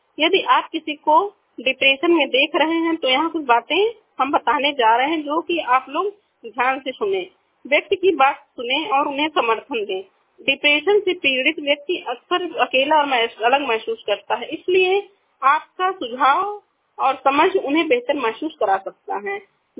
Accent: Basti, Uttar Pradesh, India; मैं बस्ती जिले से हूँ, मैं बस्ती मोगलवानी से हूँ।

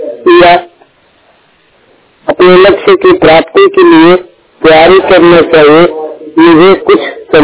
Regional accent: Ballia, Uttar Pradesh, India; मैं बलिया यूपी से बिलोंग करता हूँ।

